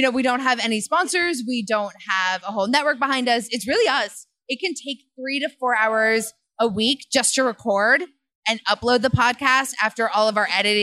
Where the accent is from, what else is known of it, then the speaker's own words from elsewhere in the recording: Pittsburgh, Pennsylvania, United States; I moved a bunch growing up, but I mainly lived in Pittsburgh. I do not have a Pittsburghese accent whatsoever.